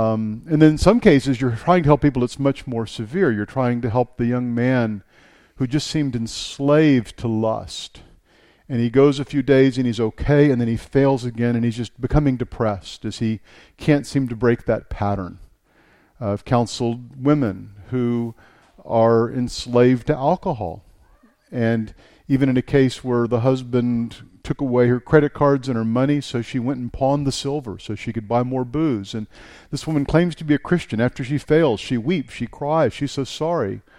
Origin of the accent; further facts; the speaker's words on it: Texas, United States; I'm from Texas, so I feel like I should say howdy instead of good day.